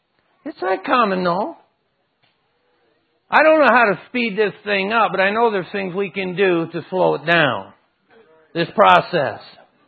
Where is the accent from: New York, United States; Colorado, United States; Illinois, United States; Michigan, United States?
Michigan, United States; Detroit; hey, I'm from the Motor City, right? Born in Detroit City. Home of Henry Ford and the assembly line, right?